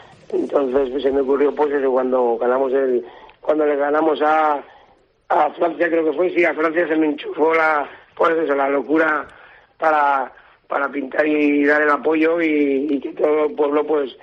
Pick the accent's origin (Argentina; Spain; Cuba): Spain; Yo soy español, todos votando.